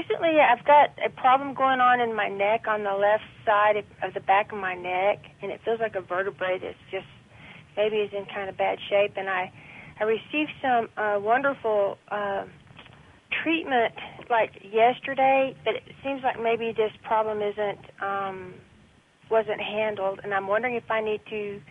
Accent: Montrose, Colorado, United States; Montrose, Colorado.

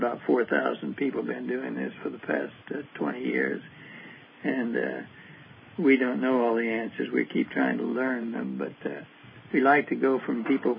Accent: Kansas, United States; My story starts from the fact that I grew up in Kansas, western Kansas, out near Dodge City, which is really a real city, sort of. And I lived in the country.

